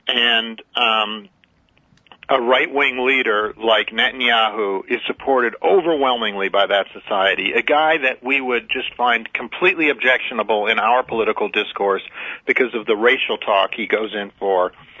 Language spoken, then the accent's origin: English; United States; I'm an American first, and, you know, the Iraq War is what made me focus on this issue